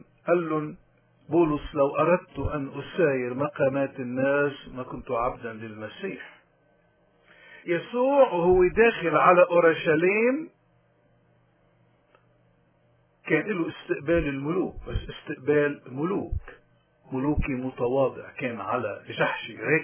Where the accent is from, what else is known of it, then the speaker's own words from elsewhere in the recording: Lebanon; ما فينا كلبنانيين نشوف الغلط ونسكت عنه